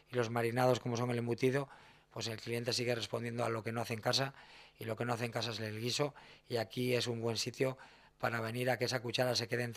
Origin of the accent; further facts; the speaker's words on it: Torrelavega, Cantabria, Spain; Soy de Torrelavega y somos de Torrelavega y ese hojaldre va a estar presente siempre.